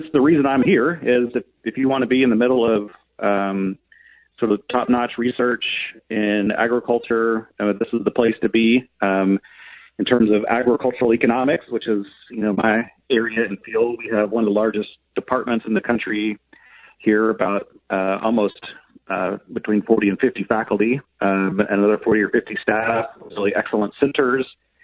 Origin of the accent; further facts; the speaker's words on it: Lockney, Texas, United States; also born or lived in Plainview / Wellman; I'm a West Texas native, born in Plainview, grew up in Lotney up until almost junior high. Then we moved south to Wellman, Texas, which is down by Brownfield